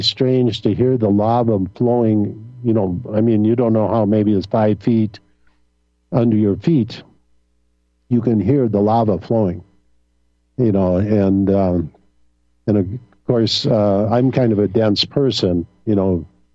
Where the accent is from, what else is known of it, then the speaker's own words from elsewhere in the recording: Midwest, United States; they teach us this when we were kids, growing up in the Midwest